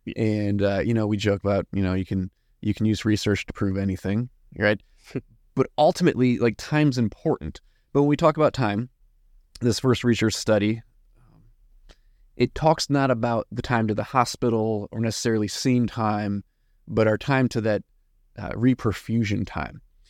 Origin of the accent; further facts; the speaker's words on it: Illinois, United States; now in Texas, United States; me growing up in Chicagoland, newer to Texas, so it's not even just a regional thing.